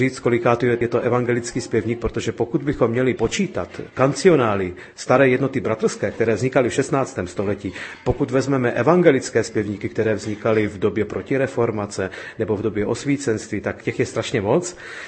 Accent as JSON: {"language": "Czech", "town": "Pereg", "region": "Pest", "country": "Hungary", "tie": "born or raised there", "said": "Moje rodina přišla sem ze středních Čech kolem roku 1864, takže já jsem vlastně pátá generace Čechů, kteří se tady vlastně narodili."}